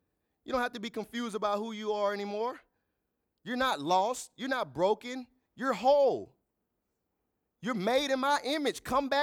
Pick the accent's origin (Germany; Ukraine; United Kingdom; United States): United States; Pittsburgh, Texas; I grew up in Pittsburgh, Texas, man, country town, no resource. Anybody know what Pittsburgh, Texas is?